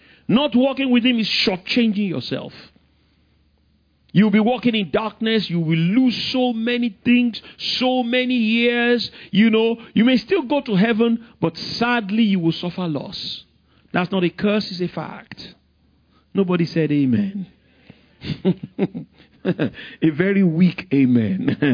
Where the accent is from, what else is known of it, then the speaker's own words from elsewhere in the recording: London, United Kingdom; He preached the same church I grew up in London.